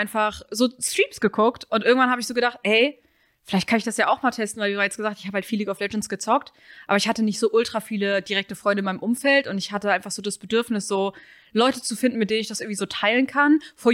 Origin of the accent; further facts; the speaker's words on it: Hamburg, Germany; Wir kommen aus Hamburg.